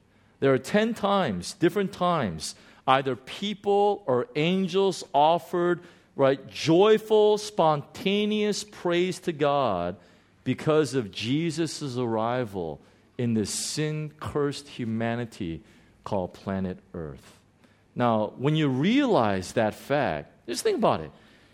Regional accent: United States; I had no idea what their names were, you know, as an American.

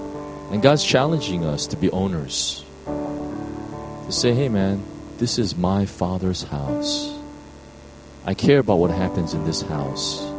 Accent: United States; this is, I'm from the States, so one of the big problems in the American church

